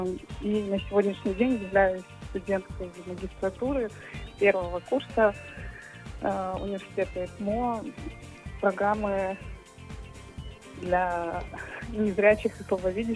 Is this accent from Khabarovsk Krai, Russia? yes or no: yes; Khabarovsk, Khabarovsk Krai, Russia; я из Хабаровска.